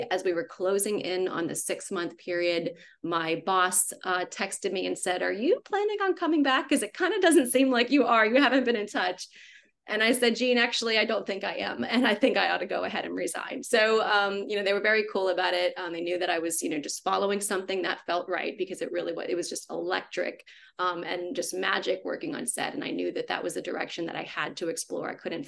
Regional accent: New Orleans, Louisiana, United States; Okay, so I'm from New Orleans, Louisiana. So grew up in the suburbs

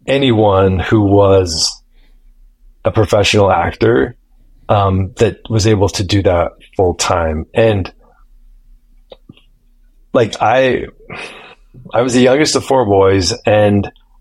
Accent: Bountiful, Utah, United States; so I grew up in Bountiful Utah, and I was always very interested in storytelling.

